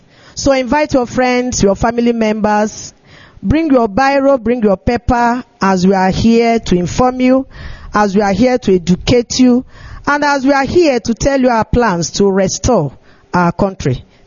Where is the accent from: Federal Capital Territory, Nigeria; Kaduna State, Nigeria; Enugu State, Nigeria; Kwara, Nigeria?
Enugu State, Nigeria; Kpologu; now in Enugu, Nigeria; I am from Kpologu. Kpologu is in Nsukka. Nsukka is in Enugu, Biafra land. I was in Lagos. I had to abandon everything. I had to leave Lagos. And I am here in Enugu, the capital city of Biafra.